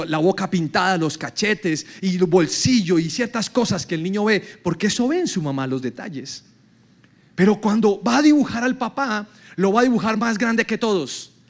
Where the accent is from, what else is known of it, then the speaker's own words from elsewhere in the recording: Bogotá, Colombia; Y si vemos un policía, como colombianos o bogotanos, pensamos que se puede quemar un policía